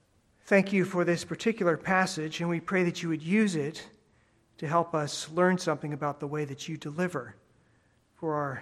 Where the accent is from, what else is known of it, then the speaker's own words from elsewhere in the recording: California, United States; Growing up in California as I did, and not in the mountainous part, I had little experience with snow